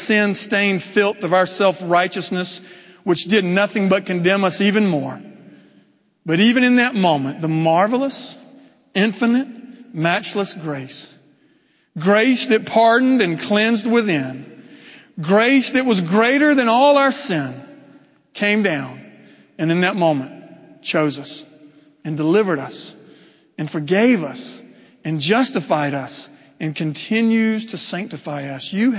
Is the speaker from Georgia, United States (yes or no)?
yes; Georgia, United States; I grew up in Middle Georgia, the picking.